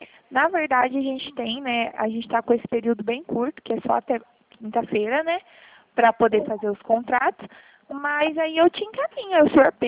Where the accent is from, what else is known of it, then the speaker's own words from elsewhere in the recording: Limeira, São Paulo, Brazil; Eu sou aqui de Limeira.